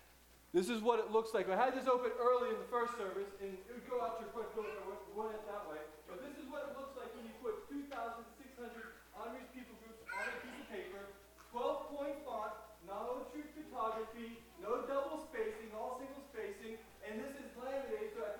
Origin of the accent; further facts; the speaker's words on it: Pittsburgh, Pennsylvania, United States; also born or lived in Chattanooga; So don't let my accent fool you. Yes, I am from Pittsburgh, Pennsylvania.